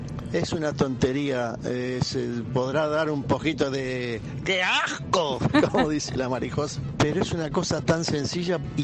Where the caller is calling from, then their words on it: Girona, Catalonia, Spain; de Girona.